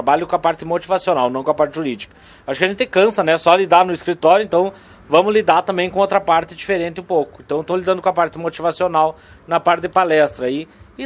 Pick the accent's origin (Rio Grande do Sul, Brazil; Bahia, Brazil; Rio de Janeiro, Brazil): Rio Grande do Sul, Brazil; Bom Jesus; also born or lived in Caxias do Sul; now in Lagoa Vermelha, Brazil; eu sou nascido lá em Bom Jesus mesmo e me criei na fazenda Pedra Branca, um pouco antes de chegar em Bom Jesus. E aí, Miro, depois a gente acaba indo embora, né, para estudar e tudo mais, cidade pequena. Fui morar em Caxias